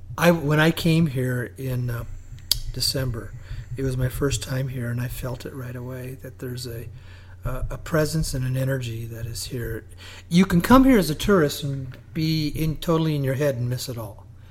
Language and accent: English; Sedona, Arizona, United States; now in Maui, United States; I'm from Sedona, and I absolutely believe Sedona is one I call those magical, sacred places here on the planet.